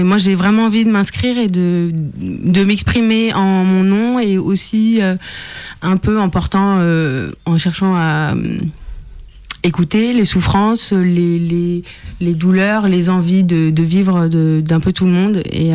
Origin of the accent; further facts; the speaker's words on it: France; born there; Je suis pas native du Chili. Je suis née en France et c'est assez important pour moi d'ailleurs cet aspect-là. En fait, parce que donc mon père était exilé du Chili, ma mère d'Espagne et dans un peu en grandissant, j'ai 30 ans